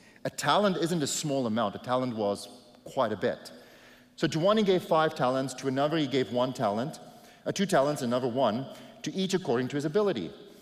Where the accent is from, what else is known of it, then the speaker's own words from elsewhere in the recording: South Africa; All I am is a South African farmer